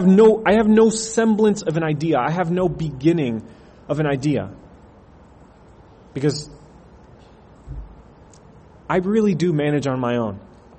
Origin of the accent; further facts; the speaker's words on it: Fort Myers, Florida, United States; I'm from Florida. Florida's been making the news because hurricanes have been going crazy. And right now, in about 7 hours, Hurricane Irma is about to touch down in my home, Fort Myers, Florida.